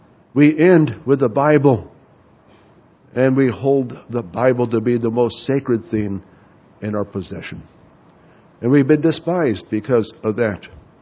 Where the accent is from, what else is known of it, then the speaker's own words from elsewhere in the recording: United States; Maybe they will despise me because I'm from America.